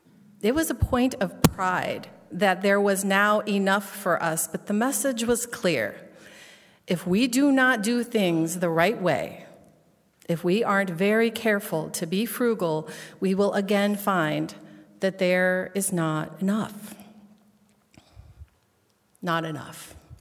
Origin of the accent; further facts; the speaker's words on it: Nebraska, United States; As a girl growing up in Nebraska in the 70s and early 80s, I was expected to acquire a certain amount of culinary skill.